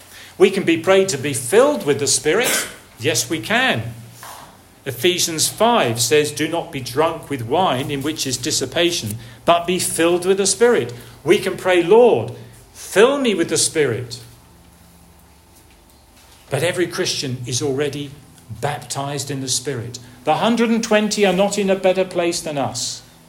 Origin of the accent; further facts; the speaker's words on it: Colchester, East of England, United Kingdom; even reaching within a few years my hometown of Colchester, where there is the earliest church ever found in Great Britain.